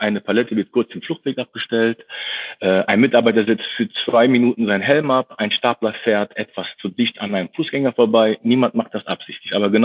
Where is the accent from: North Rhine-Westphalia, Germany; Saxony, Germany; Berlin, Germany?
North Rhine-Westphalia, Germany; Wuppertal; Ich bin gebürtiger Wuppertaler, hier aufgewachsen und habe viele Jahre in Wuppertal gelebt. Und mittlerweile lebe ich und arbeite ich im Rheinland. Aber Wuppertal ist quasi nach wie vor meine Heimat.